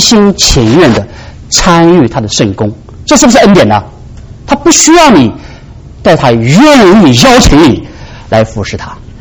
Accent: China; 你知道我们中国人啊，都知道有一句话叫为人民服务啊，是不是？

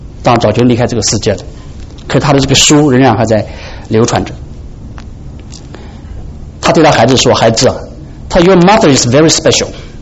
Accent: China; 我们中国人说一年被蛇咬，三年怕井绳的

